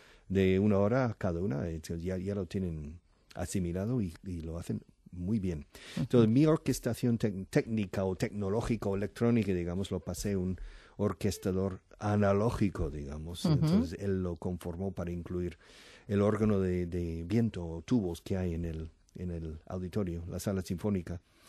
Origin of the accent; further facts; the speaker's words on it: Oklahoma, United States; Spanish is a second language; also born or lived in Texas; now in Spain; Yo soy de Texas y de Oklahoma. Entonces, en Oklahoma yo recibí seis años de español